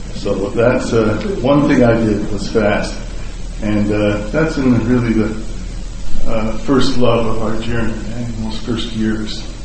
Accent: Scotland, United Kingdom; Now, being Scottish, I don't like to part with the money that much, you know.

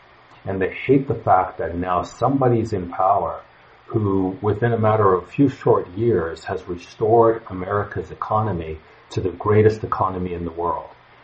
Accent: Canada; and I'm Canadian, so he doesn't care about Canadians.

